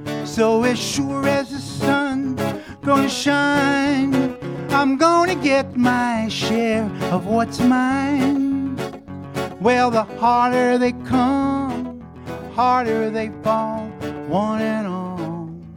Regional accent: Brooklyn, New York, United States; I grew up in New York City, but still can't even imagine what that's like. So I grew up in Brooklyn.

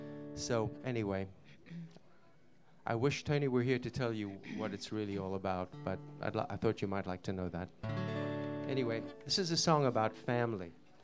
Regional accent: South Africa; moved away; I'm from South Africa, and I can attest to the fact that when I lived there, we had a houseman who worked for this house that I lived in with two other guys

